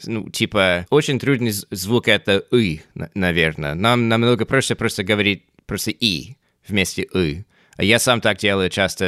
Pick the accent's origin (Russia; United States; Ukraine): United States; first language English; Russian is a second language; вы сами слышите, что у меня ужасный акцент, и значит, вот именно это трудно американцу говорить как нормальный человек по-русски. Но, конечно, это сложно для нас, да, особенно для человека, как я, который иначе знает только родной английский язык.